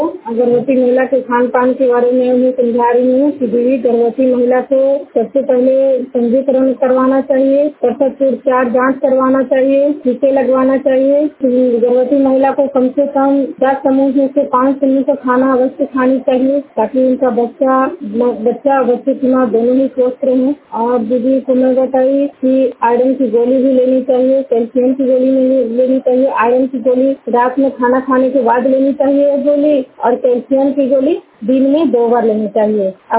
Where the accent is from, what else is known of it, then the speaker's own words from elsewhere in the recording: Jinaur, Bihar, India; मैं नालंदा जिला हिस्सा प्रखंड के जिनौर गांव की निवासी हूँ।